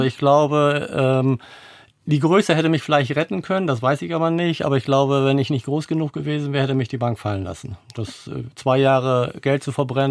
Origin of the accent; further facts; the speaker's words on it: Lower Saxony, Germany; Und wir kommen ja aus der Wesermarsch, oder ich komme aus der Wesermarsch, und da haben wir halt sehr nasses Land.